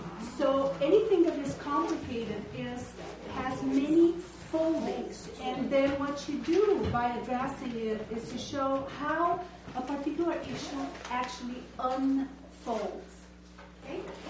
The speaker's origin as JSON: {"language": "English", "country": "Brazil", "lives_now": "Decorah, United States", "said": "I am originally from Brazil, and I am currently teaching at Luther College in Decorah, Iowa."}